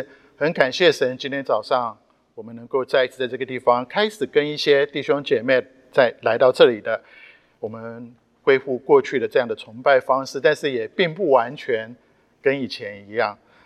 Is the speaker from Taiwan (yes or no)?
yes; Taiwan; 那时候我们教会的牧师是一个四川人，他从四川来，我从台湾来。